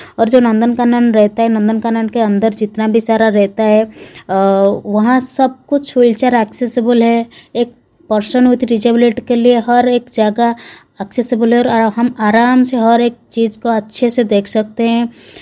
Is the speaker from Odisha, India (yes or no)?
yes; Odisha, India; मैं उड़ीसा कटक डिस्ट्रिक्ट से हूँ।